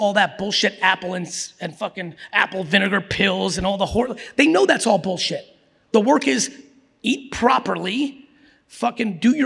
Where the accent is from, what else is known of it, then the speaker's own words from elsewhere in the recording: New Jersey, United States; I'm 47 and I grew up in Jersey